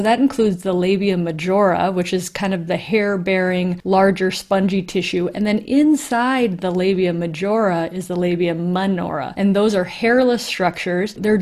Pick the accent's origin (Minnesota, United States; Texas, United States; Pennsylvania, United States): Minnesota, United States; I was born and raised in Minnesota in a very traditional Catholic family